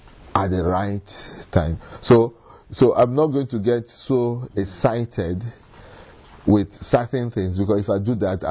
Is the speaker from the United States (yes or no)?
no; Nigeria; I said, look, if I get there, I'm not a Nigerian.